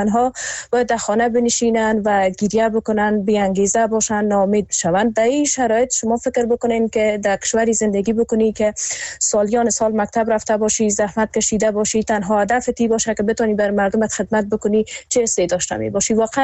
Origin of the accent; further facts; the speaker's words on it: Kabul, Afghanistan; من هستم یک جوانی که در افغانستان بزرگ شدم و مخصوصا در شهر کابل